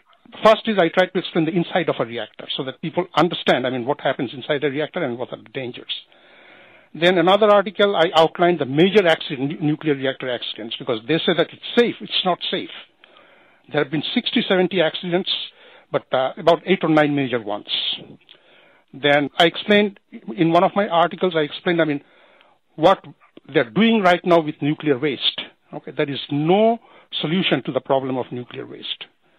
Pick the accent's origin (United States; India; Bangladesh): Bangladesh; See, I'm from Bangladesh.